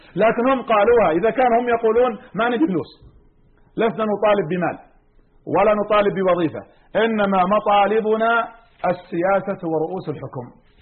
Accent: Saudi Arabia; بل حتى عندنا في السعودية

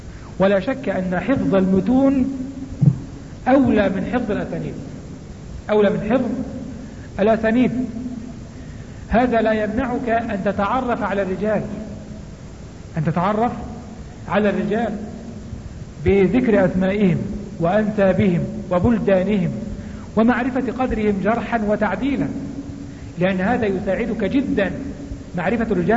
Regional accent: Egypt; لابد لنا كمصريين أن نعلم قيمة رجل وقدر الرجل

